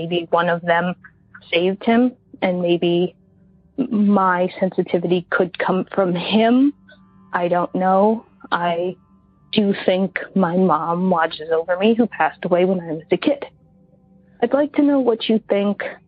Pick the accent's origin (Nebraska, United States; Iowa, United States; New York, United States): New York, United States; New York City; I'm from New York City.